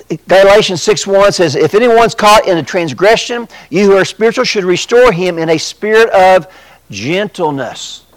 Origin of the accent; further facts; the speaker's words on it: Bone Gap, Illinois, United States; Now, I understand I'm from Bone Gap. We're not the most sophisticated folks down there.